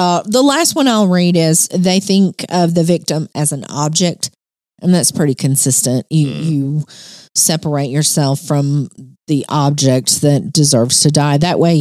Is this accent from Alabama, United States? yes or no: yes; Alabama, United States; I'm sorry, I'm from Alabama.